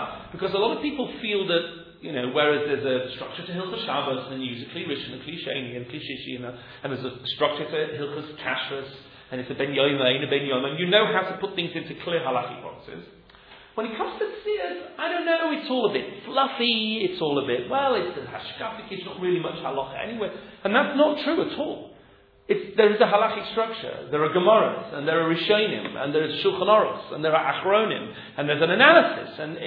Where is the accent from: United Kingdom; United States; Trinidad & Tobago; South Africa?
United Kingdom; England; like I'm English, no one else is English here, right? So I grew up in a world which A, I'm male, B, I'm 46, C, I grew up in the 1970s.